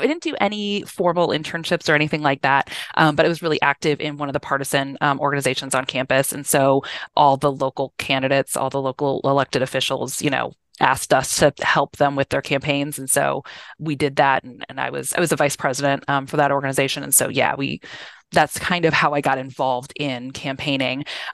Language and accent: English; St. Louis, Missouri, United States; I grew up in St. Louis. I knew I wanted to not really be in St. Louis anymore.